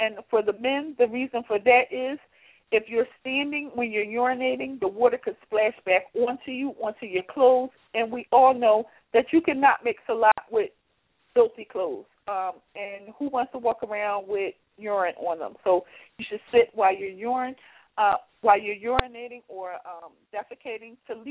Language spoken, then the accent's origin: English; Philadelphia, Pennsylvania, United States; Now, when I was younger, growing up in Philadelphia, we had something called the fish man and the vegetable man.